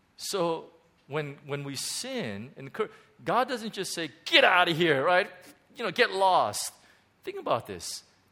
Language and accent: English; California, United States; now in Hong Kong; I may have shared this before, but I'm from Southern California. And in Southern California, we're probably a little bit more superficial than other people. And so I'm a Southern Californian, so I can say that.